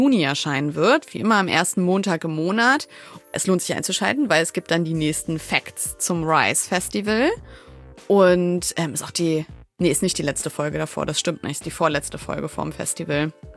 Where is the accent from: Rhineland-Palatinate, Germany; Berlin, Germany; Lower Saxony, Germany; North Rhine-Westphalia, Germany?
Lower Saxony, Germany; Wolfsburg; ich bin aus Wolfsburg, da passiert das so.